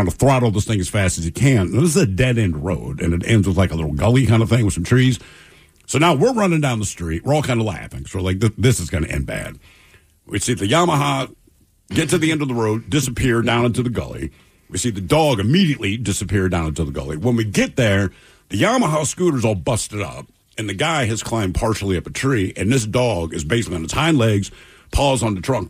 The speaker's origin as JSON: {"language": "English", "town": "Baltimore", "region": "Maryland", "country": "United States", "said": "Man, I'm from Baltimore. I'm fine."}